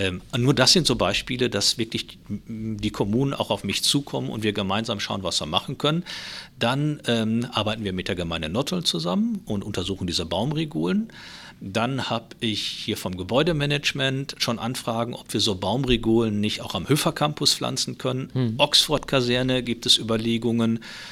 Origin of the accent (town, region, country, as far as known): North Rhine-Westphalia, Germany; born or raised there